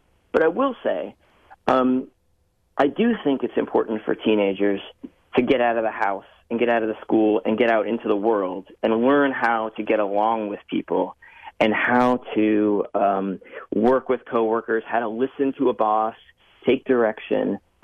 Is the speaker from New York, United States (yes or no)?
no; Connecticut, United States; I grew up in Connecticut, in rural Connecticut, where we had the tobacco fields